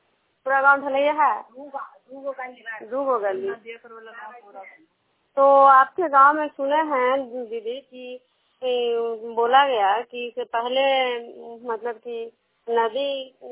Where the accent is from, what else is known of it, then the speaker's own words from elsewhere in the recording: Nalanda, Bihar, India; मैं विष्णुपुर ग्राम खजरा पंचायत नालंदा जिला नगरनौसा प्रखंड के निवासी हूँ।